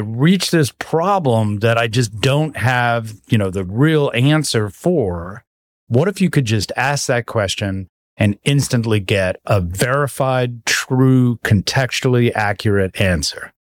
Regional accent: South Africa; my father, we're originally from South Africa.

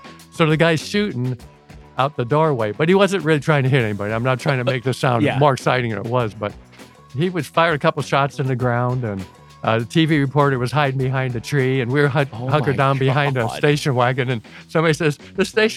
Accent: South Bend, Indiana, United States; I grew up in South Bend. My parents were first generation Americans that were born and raised in South Bend. I grew up with people that loved South Bend.

